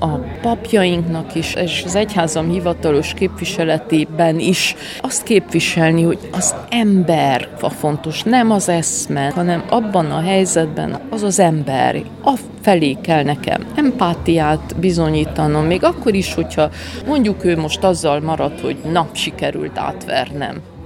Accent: Cluj-Napoca, Cluj County, Romania; Én azért egy kolozsváriként egyrészt egy sokkal vegyesebb közegből, és egy sokkal kevésbé egyértelmű nemzetiségi, de hitvilág háttérből is jövök.

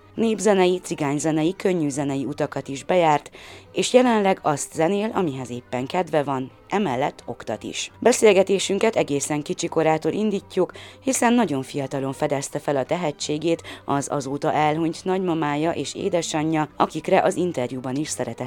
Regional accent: Gherla, Cluj County, Romania; hazautaztam szülővárosomba, Szamosújvárra

